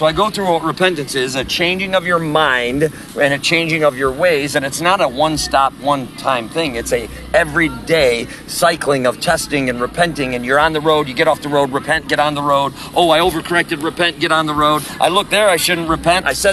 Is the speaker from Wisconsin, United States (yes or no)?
yes; Wisconsin, United States; So we're from Wisconsin originally, and you know, there's nobody outside in January and February.